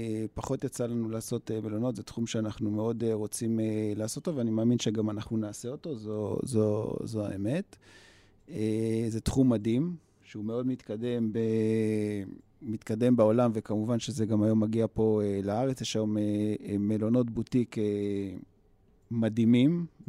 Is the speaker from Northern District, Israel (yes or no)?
no; Beersheba, Southern District, Israel; אני יודע שגם עכשיו אני באר שבעי במקור